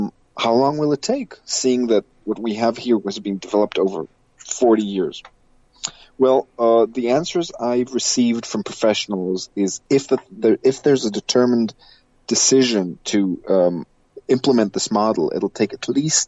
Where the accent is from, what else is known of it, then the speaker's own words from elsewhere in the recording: Ra'anana, Central District, Israel; It reminded me of growing up in Ranana, the little Pretoria, as we used to call it